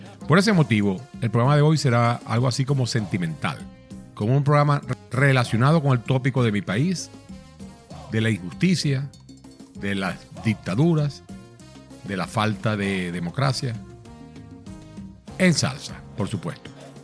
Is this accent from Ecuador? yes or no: no; Venezuela; moved away; que ya tengo en conjunto con mi familia 18 años fuera de mi país de origen, Venezuela, hay algunas frases que me llegan muy hondo